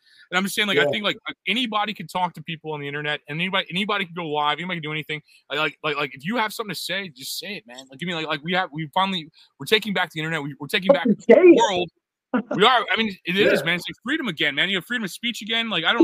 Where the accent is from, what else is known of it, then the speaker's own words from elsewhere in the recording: United States; I'm American. I love this country.